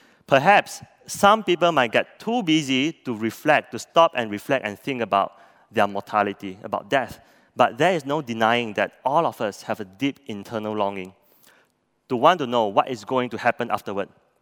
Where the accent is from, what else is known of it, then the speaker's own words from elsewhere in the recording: Penang, Malaysia; When I was growing up in Penang, my grandfather was a hawker selling char kway kak at Goh Tiao Lo, or street number 5.